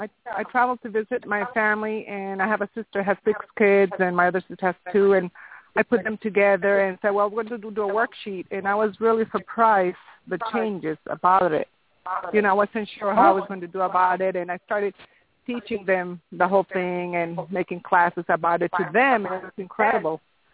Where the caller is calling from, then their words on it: Tampa, Florida, United States; from Tampa.